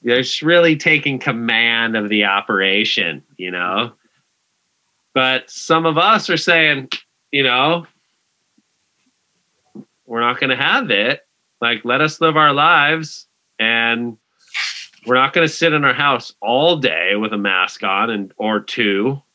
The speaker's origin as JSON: {"language": "English", "country": "United States", "said": "Hell no. No way, man. I'm a proud American. Just, and I live in California, dude."}